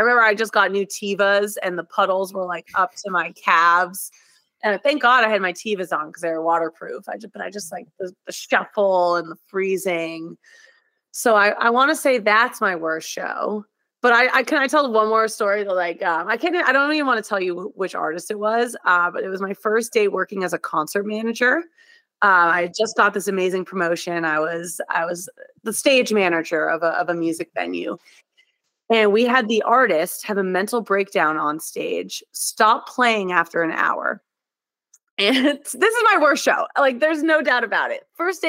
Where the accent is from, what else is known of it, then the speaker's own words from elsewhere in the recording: Massachusetts, United States; Horrible seats at the, I think it was at the TD Garden. I was from Massachusetts.